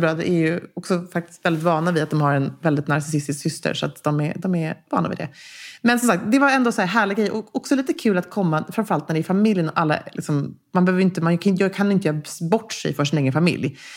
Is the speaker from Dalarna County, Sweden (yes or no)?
no; Gävle, Gävleborg County, Sweden; när jag växte upp på Strömsborgsvägen 9B i Gävle. Där större delen av min släkt bodde när jag var liten.